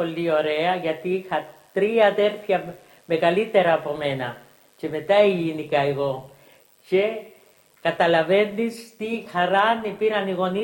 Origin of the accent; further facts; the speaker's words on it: Monolithos, South Aegean, Greece; born there; Στη Μονόλιθο της Ρόδου.